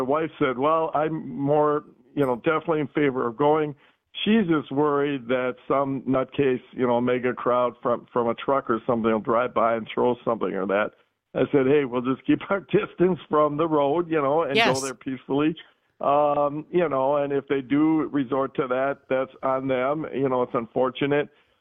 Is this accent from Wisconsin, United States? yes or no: yes; Brookfield, Wisconsin, United States; Yes, I'm from Brookfield. I did look up No Kings. There is one in Brookfield.